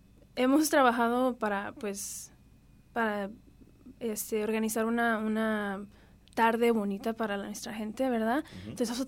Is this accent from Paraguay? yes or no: no; Chicago, Illinois, United States; yo soy del sur de Chicago y pues allá hay muchísimos.